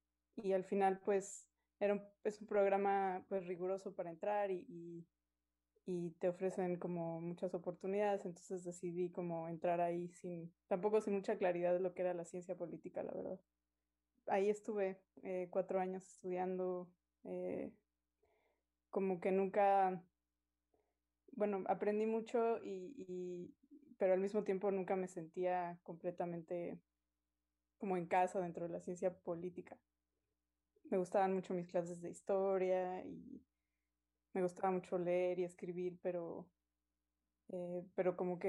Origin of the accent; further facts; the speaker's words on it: Mexico City, Mexico; Pues yo crecí en la Ciudad de México, nací y crecí en la Ciudad de México, ahí pues pasé toda mi infancia, mi adolescencia, y estudié mi licenciatura allá también